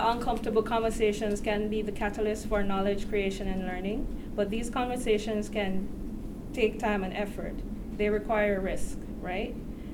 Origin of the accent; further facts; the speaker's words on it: Jamaica; moved away as an adult; also born or lived in United States; I am an immigrant. I was born in the States but raised in Jamaica. I did my first degree there. I came to this country 10 years ago.